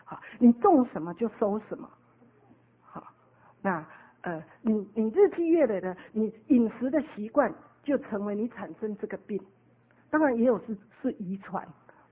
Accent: Taiwan; 哦红萝卜我们台湾人都是白萝卜

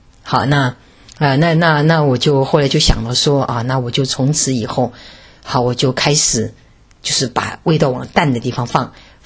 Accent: Hubei, China; 我是湖北人嘛，湖北人的菜的味道比较重哈

